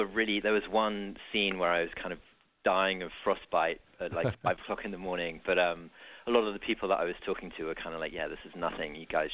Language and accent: English; London, United Kingdom; now in United States; I'm not. That's true. Yeah, I'm from London originally. Been here about just over 10 years.